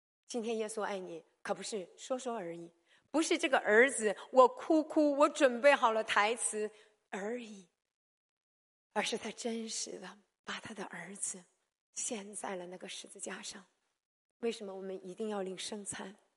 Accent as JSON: {"language": "Chinese", "country": "China", "said": "我们中国人就讲老天爷"}